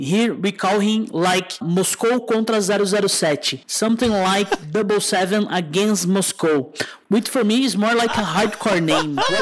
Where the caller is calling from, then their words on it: Brazil; I'm speaking from Brazil. Yes, I'm a Brazilian listener